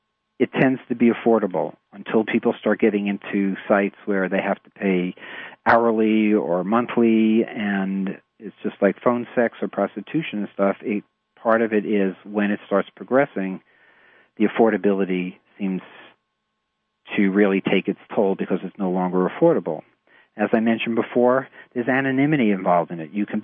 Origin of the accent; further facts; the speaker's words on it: New York, United States; accent: New York; The lure, my New York accent came out there.